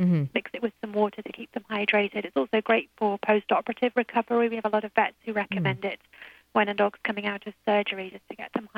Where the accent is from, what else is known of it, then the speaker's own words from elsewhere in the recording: United Kingdom; And it's not just because I'm British